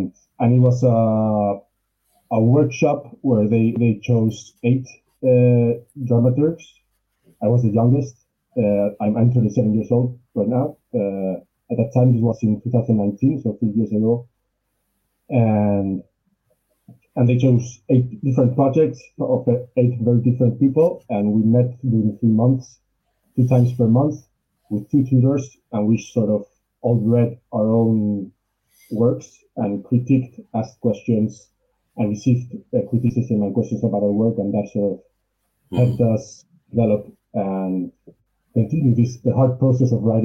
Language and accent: English; Bilbao, Basque Country, Spain; English is a second language; when I finished that, I came back to Bilbao, which is my hometown, and began working in professional theater in an independent theater here in Bilbao